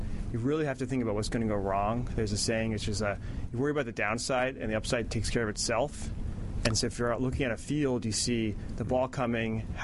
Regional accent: Washington, District of Columbia, United States; Washington, D.C.

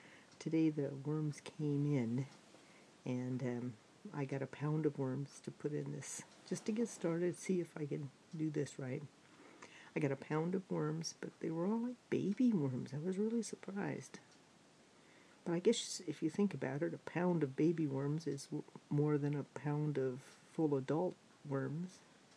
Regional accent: California, United States; And I'm from Southern California, and the weather here has been nice.

